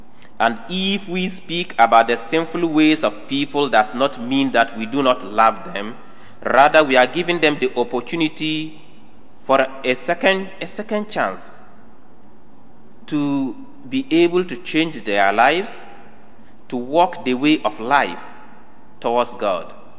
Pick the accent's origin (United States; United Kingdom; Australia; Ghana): Ghana; because I am a Ghanaian.